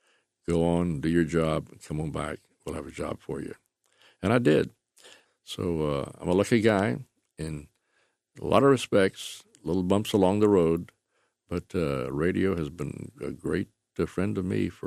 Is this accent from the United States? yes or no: yes; Goldsboro, North Carolina, United States; I was with our drama department back in my hometown of Goldsboro, North Carolina.